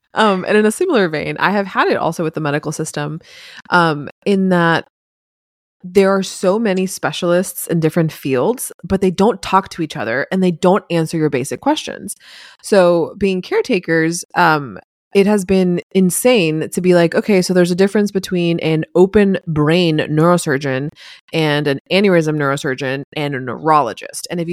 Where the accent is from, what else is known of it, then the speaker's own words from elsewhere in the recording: Miami, Florida, United States; also born or lived in Boston; now in Nashville, United States; And I mean, we grew up in Miami, expensive. We lived in Boston and Northeast.